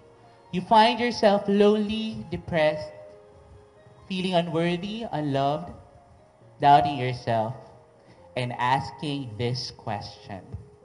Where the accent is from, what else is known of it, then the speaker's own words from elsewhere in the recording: Philippines; It's something that I'm really proud of as a Filipino